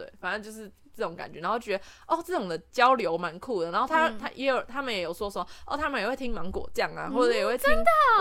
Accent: Taiwan; 我是台湾人什么什么，我就起手势就先说我是从台湾来的这样、

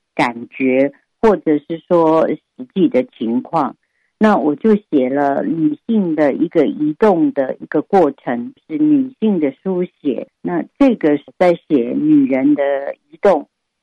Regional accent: Hualien, Hualien County, Taiwan; born there; 把我妈妈带到花莲，然后让我们等于我在花莲出生而知道这样的一个地方

